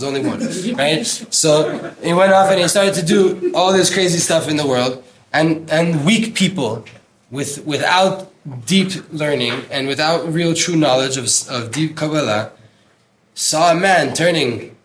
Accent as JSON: {"language": "English", "country": "United States", "tie": "born or raised there", "said": "Because we grew up in America in a Christian place."}